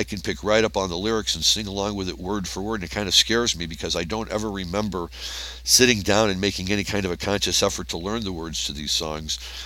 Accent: St. Louis, Missouri, United States; when I was growing up in St. Louis in the mid to late 70s and early 1980s.

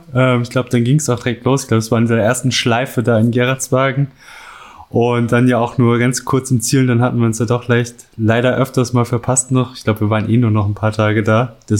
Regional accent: Cologne, North Rhine-Westphalia, Germany; Ich komme aus Köln. Da gibt es nicht viele Berge.

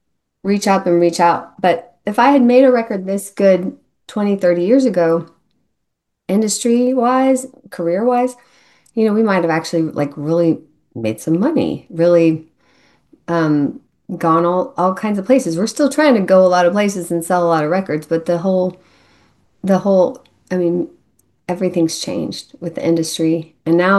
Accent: Houston, Texas, United States; I mean, when I grew up in Houston, I never saw any elevation at all.

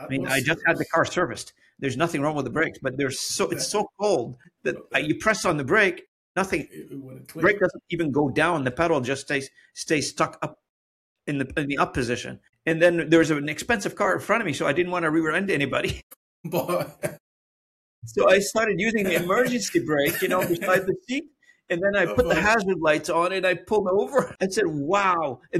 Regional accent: Fredericton, New Brunswick, Canada; now in Ontario, Canada; my good friend from Fredericton, New Brunswick, my hometown

